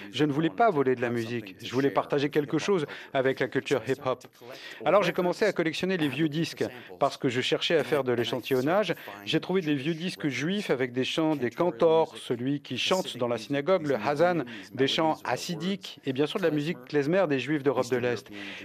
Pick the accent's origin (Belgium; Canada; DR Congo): Canada; J'ai voulu mettre un peu de moi-même dans cette musique.